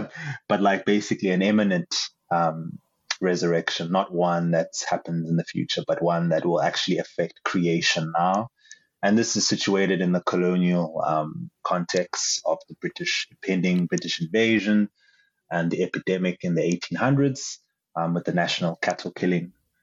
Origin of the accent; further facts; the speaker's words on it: South Africa; I'm Xhosa from South Africa.